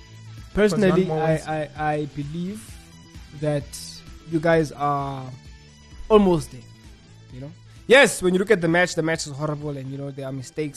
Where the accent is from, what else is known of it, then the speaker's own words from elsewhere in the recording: Eastern Cape, South Africa; I'm from Eastern Cape.